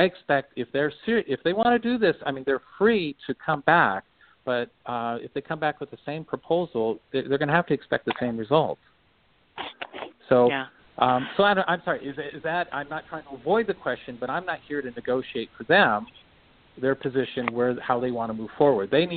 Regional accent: Montana, United States; By the way, I am from Montana originally, so Colstrip is there.

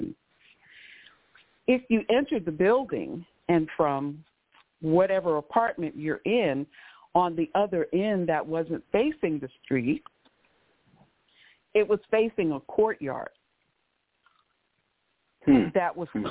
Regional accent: Harlem, New York, United States; And I grew up in Harlem, New York, in one of those picturesque, scary-looking architectural magnificence buildings that contain tons of railroad apartments.

